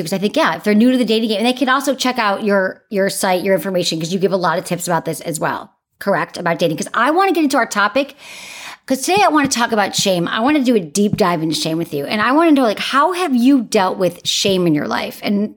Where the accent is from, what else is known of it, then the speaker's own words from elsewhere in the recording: Michigan, United States; I'm from Michigan. so I get the like. Upbringing, small town.